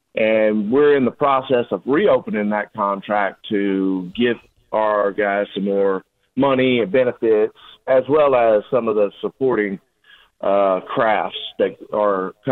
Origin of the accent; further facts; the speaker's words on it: Louisiana, United States; I grew up in South Louisiana amongst the chemical plants and refineries and all those other things.